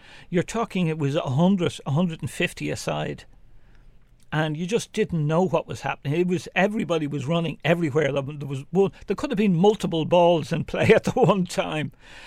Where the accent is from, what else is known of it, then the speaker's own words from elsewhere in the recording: Dublin, Leinster, Ireland; I was brought up in Fairview, on Phyllis Pick Avenue